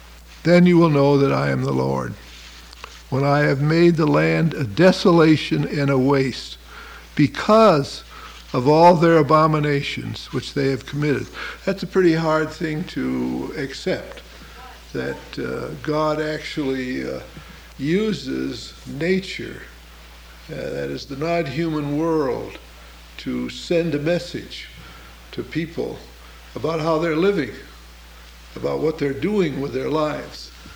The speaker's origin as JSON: {"language": "English", "town": "Chicago", "region": "Illinois", "country": "United States", "said": "I'm from Chicago, and I've been here at Holden a lot."}